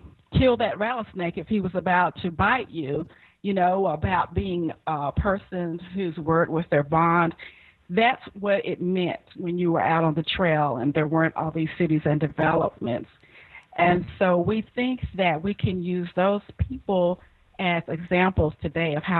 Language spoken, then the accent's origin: English; Texas, United States; born there; Well, as a young person, and I was born in Texas, in the city where I lived, we had a large rodeo